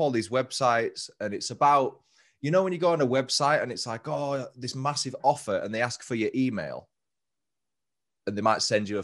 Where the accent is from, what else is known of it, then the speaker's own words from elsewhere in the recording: England, United Kingdom; accent: English; what do you guys think of my English accent? And I started talking in my normal voice.